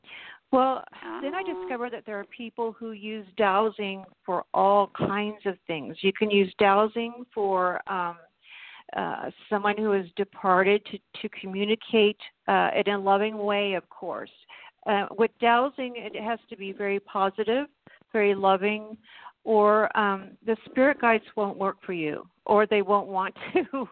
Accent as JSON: {"language": "English", "region": "Louisiana", "country": "United States", "tie": "born there", "lives_now": "South Carolina, United States", "said": "My family is from the South, and I was born in Louisiana."}